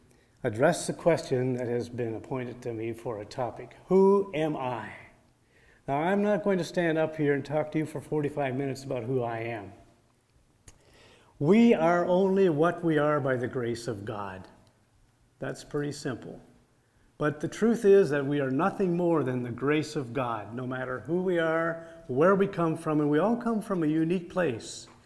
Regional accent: Milverton, Ontario, Canada; now in United States; I was born in Ontario, Canada. I grew up in Milverton, and some of you might know that place, for probably about 25 years. Then the course of life took me other places, and today I'm no longer a Canadian.

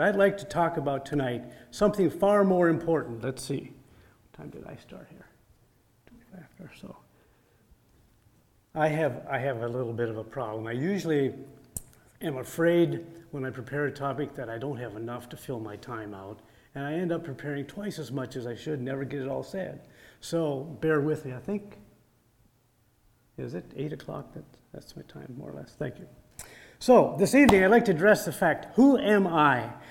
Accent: Milverton, Ontario, Canada; now in United States; I was born in Ontario, Canada. I grew up in Milverton, and some of you might know that place, for probably about 25 years. Then the course of life took me other places, and today I'm no longer a Canadian.

